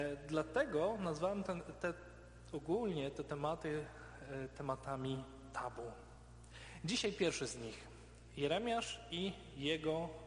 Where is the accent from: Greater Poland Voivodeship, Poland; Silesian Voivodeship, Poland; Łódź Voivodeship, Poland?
Silesian Voivodeship, Poland; Dzięgielów; jestem sąsiadem z Dzięgielowa i to z mojej rodzinnej miejscowości